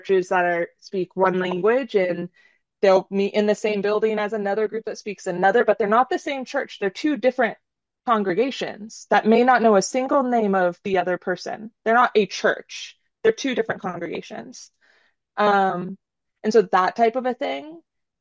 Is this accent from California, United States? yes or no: yes; California, United States; No, I'm from California, actually.